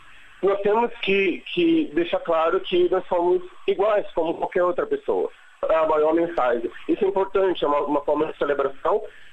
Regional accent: Pará, Brazil; now in São Paulo, Brazil; eu sou natural do Pará. Então, assim, é diferente a mentalidade do Pará e de São Paulo.

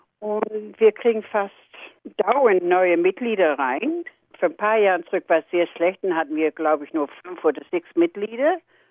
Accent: Netherlands; German is a second language; ich bin Holländerin

